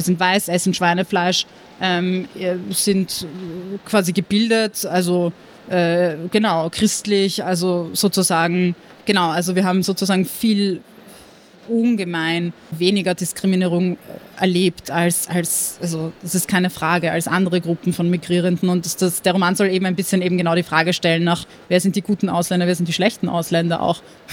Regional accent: Montenegro; vor allem in Montenegro, wo ich herkomme, schon stärkere patriarchale Strukturen

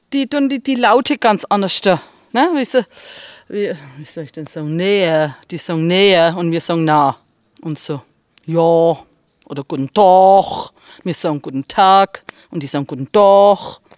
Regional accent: Bavaria, Germany; accent: Franconian; Wenn ich so daheim bin und so, dann rede ich ganz normal fränkisch. Ich rede mein Dialekt.

